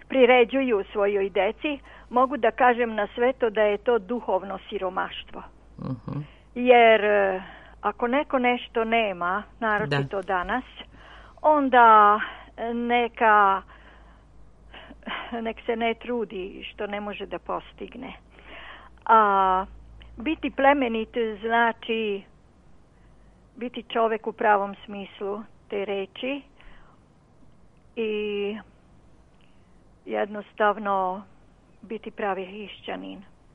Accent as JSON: {"language": "Serbian", "town": "Novi Sad", "region": "Vojvodina", "country": "Serbia", "tie": "born there", "lives_now": "Bajša, Serbia", "said": "Ja sam ovde na severu Bačke, u selu Bajša, kod Bačke Topole. Inače sam rođena Novosađanka. I pripadam nemačkoj manjini."}